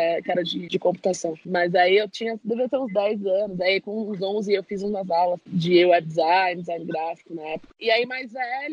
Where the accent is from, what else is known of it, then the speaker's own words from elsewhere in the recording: São Paulo, Brazil; tenho 26 anos, sou daqui de São Paulo, capital.